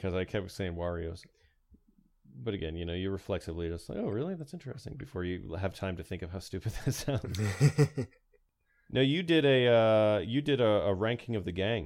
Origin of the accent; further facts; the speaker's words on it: Indiana, United States; Yeah, I grew up in Indiana, but I'm actually from the Bronx over here.